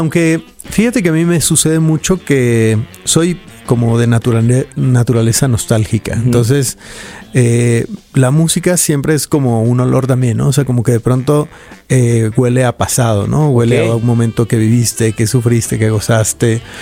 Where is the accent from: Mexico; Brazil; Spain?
Mexico; Guadalajara, Jalisco; yo soy de Guadalajara